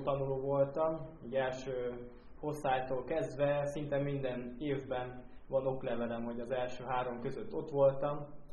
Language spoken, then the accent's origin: Hungarian; Sărmașu, Mureș County, Romania; amikor még Sármáson éltem a szülőfalumban. Ez egy kisebb település, kisebb falu